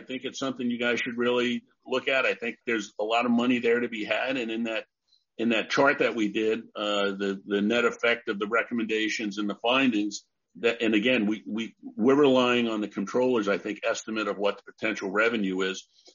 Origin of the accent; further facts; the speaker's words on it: Long Island, New York, United States; I'm from Long Island, from the east end of Long Island, where the five east end towns are actually